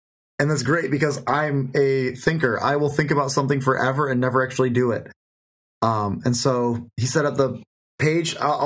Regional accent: Iowa, United States; I've been an Iowan all my life. I am from Flyover World.

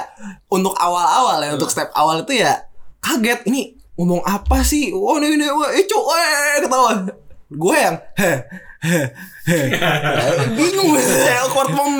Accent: Bandung, West Java, Indonesia; also born or lived in Surabaya; Kalau gue kan dari Bandung nih. Pertama kali gue merantau itu kan ke Surabaya waktu pas kita kuliah bareng.

